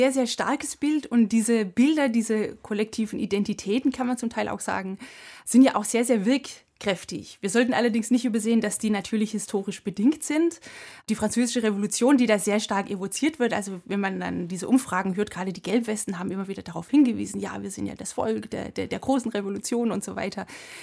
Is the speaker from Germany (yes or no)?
yes; Southwest Germany, Germany; Nein, ich komme aus Südwestdeutschland.